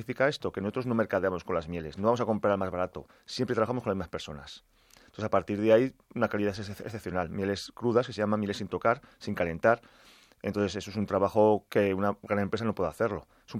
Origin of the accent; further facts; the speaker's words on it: Monegrillo, Aragon, Spain; Nosotros trabajamos en Aragón, trabajamos en lo que es mi pueblo, que es Monegrillo